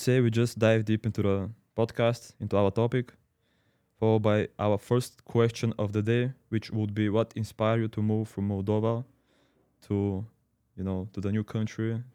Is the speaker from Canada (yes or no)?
no; Bulgaria; now in Germany; for myself, I'm also not from Germany. I'm from another country, from Bulgaria.